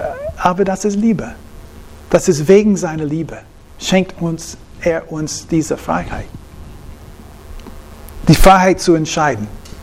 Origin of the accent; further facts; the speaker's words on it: Texas, United States; German is a second language; now in Germany; Max Lucado kommt aus Texas, meine Heimatstadt.